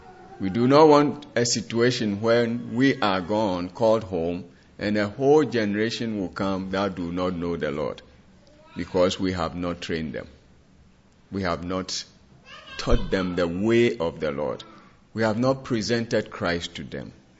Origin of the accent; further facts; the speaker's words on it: Ghana; accent: British and Ghana English; I'm coming from Ghana, West Africa.